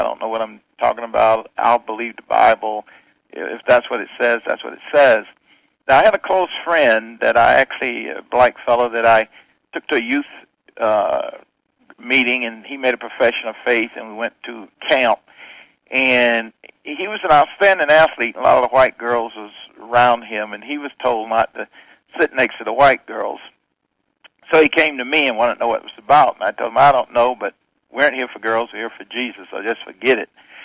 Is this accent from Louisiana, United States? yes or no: no; Kissimmee, Florida, United States; born there; also born or lived in New York; I was born in Kissimmee, Florida, before Disney World got there. And my parents was migrant workers coming up north as migrant workers from Florida to New York.